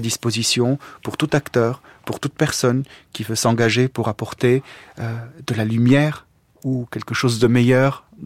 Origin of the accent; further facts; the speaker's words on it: Lebanon; puisque je suis libanais d'origine